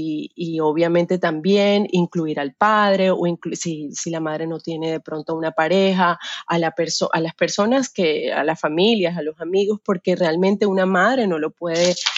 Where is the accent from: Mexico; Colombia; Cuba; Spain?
Colombia; moved away; Ahora estoy tratando de llegar a Colombia, yo soy colombiana